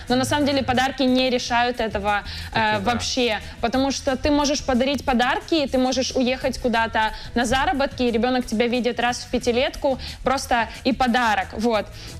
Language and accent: Ukrainian; Horishni Plavni, Poltava Oblast, Ukraine; born there; also born or lived in Kremenchuk; В Горішніх Плавнях, да, я народилася в Горішніх Плавнях.